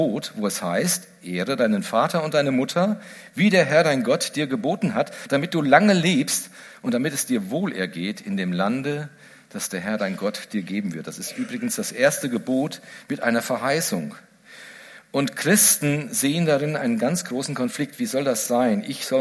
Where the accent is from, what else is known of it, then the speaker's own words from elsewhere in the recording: Giessen, Hesse, Germany; irgendwo in irgendeiner großen Stadt, die nicht Gießen heißt, wo ich herkomme